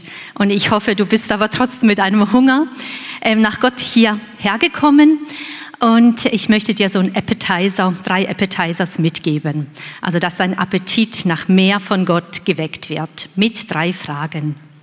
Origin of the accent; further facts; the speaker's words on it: South Africa; Ich komme ja aus Südafrika.